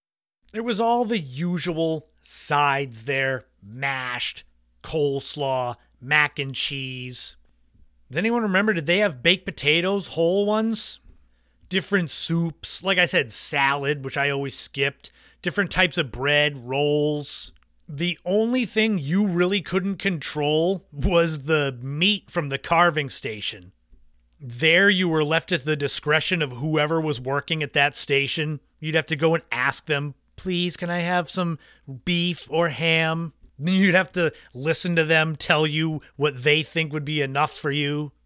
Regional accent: Massachusetts, United States; For me, growing up on Cape Cod, we had the Old Country Buffet restaurant. One was located in Hyannis, and that was kind of a destination as a kid for a family meal

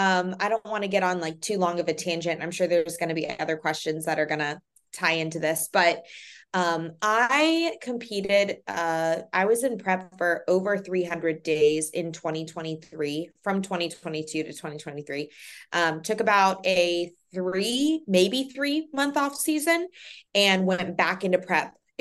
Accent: Orlando, Florida, United States; So I grew up here in Orlando, and I was a ballet dancer

